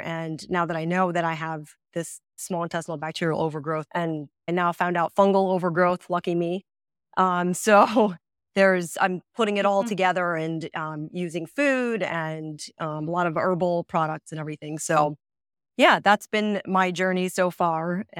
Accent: India; So, yeah, like you said, my dad is also a pharmacist. We're from India.

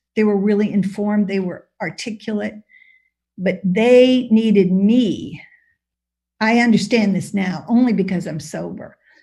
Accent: St. Louis, Missouri, United States; And so I grew up in St. Louis, and my mother's one of 15, and my father was one of 11, and we all lived in the same neighborhood.

